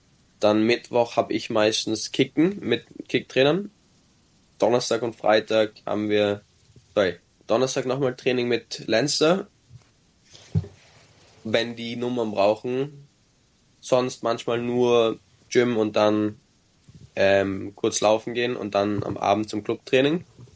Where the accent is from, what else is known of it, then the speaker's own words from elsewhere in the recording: Austria; now in Ireland; Also ich kann mich noch erinnern, da bin ich von Österreich nach Irland gekommen.